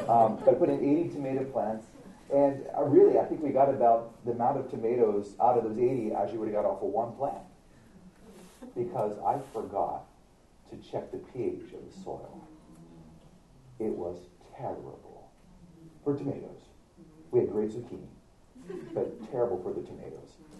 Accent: California, United States; I don't know. I'm from California.

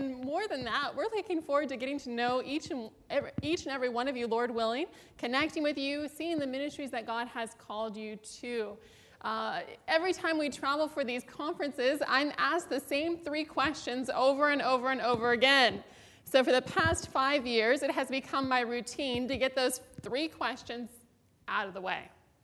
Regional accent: Sacramento, California, United States; I was born and raised in the Sacramento area

